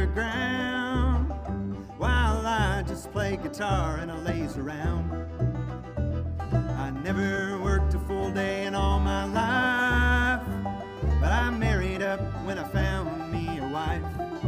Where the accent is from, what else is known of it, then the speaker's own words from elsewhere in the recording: Kentucky, United States; I grew up in Western Kentucky in Muhlenberg County. Have y'all ever heard of Muhlenberg County?